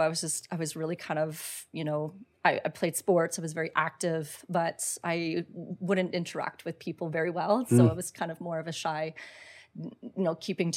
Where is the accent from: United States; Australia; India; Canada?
Canada; Brampton, Ontario; also born or lived in Orangeville; And then I spent a good chunk of my younger years until I was 19 in Brampton.